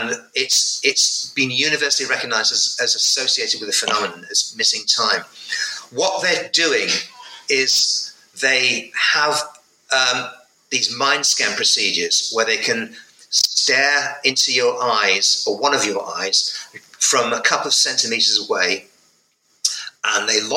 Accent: North West England, United Kingdom; But in provincial England, in Northwest England in 1972, sure, made no sense.

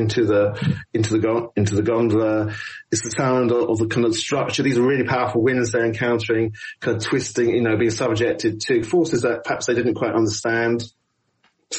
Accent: United Kingdom; as a British person, you can't help see some of these things in that event.

